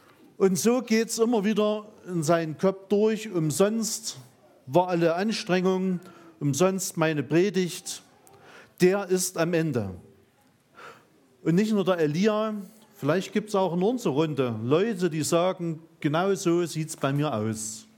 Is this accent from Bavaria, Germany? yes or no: no; Saxony, Germany; Also, ich komme ja aus dem Erzgebirge.